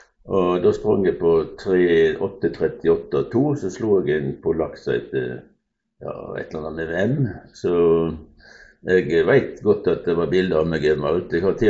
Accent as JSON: {"language": "Norwegian", "town": "Strandebarm", "region": "Vestland", "country": "Norway", "tie": "born or raised there", "said": "Jeg vokste opp i Strandebarn"}